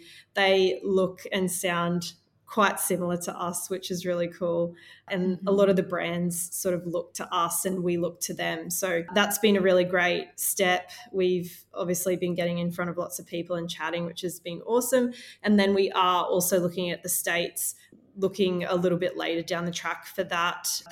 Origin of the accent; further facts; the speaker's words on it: Mission Beach, Queensland, Australia; also born or lived in Moranbah; So I'm actually from North Queensland. I was born in a little place called Moranbah. It's a tiny little mining town. And then I grew up in Mission Beach, which is a beautiful place. It's up near Cairns.